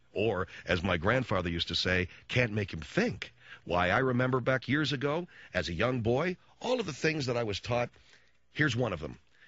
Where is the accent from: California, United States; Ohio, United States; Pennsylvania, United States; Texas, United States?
California, United States; Arcadia; Why, when I grew up in Arcadia, California, I used to throw rocks through the...